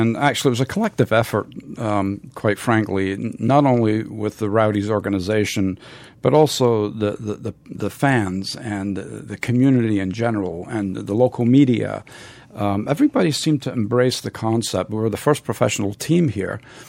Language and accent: English; New Jersey, United States; In fact, they built the giant stadium not too far from my hometown in North Jersey